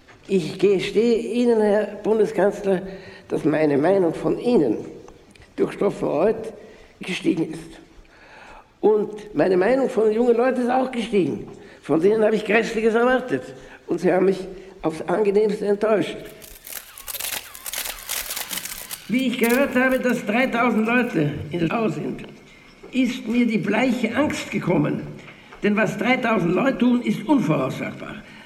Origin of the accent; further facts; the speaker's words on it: Austria; dass ich nie in meinem Leben so stolz gewesen bin, ein Österreicher zu sein, wie in diesem Augenblick.